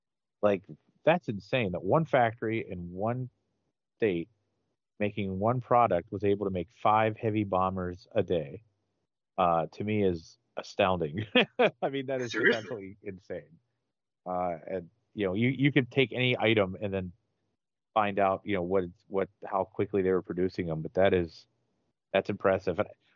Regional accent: Pittsburgh, Pennsylvania, United States; I'm born and raised in Pittsburgh, it's not a famous thing that Pittsburgh did for the war effort

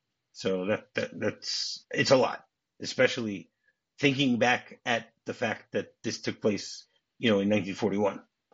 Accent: United States; for me as a Jew, when I grew up in the States, so Christmas Eve was always the time we went to the movies.

